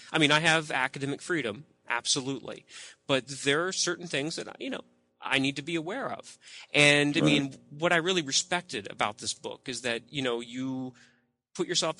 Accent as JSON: {"language": "English", "region": "Deep South", "country": "United States", "tie": "born or raised there", "said": "you know, I grew up in the Deep South. Not many Mormons, at least. Not a big Mormon community that I knew of."}